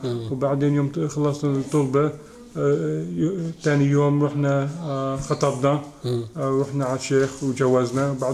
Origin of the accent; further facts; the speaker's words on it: Chicago, Illinois, United States; also born or lived in Al-Bireh, Palestine; ولدنا يعني ولدت في البيرة في فلسطين، بعدين جينا هنا يوم بكيت 4. أبوي بكى في الجيش في أمريكا، في الجيش أمريكا، وبعدين في إلينويز شيكاغو بكينا